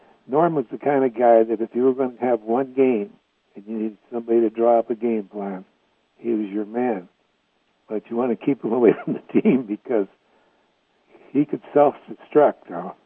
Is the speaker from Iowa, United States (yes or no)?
yes; Iowa, United States; Strange thing. I was from Iowa, and the Minnesota came down and played Drake in the Corn Bowl Classic in Des Moines.